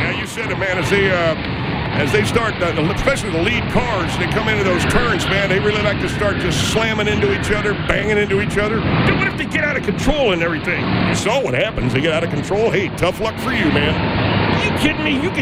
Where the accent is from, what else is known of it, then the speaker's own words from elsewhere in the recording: Knoxville, Tennessee, United States; I come from Knoxville, Tennessee.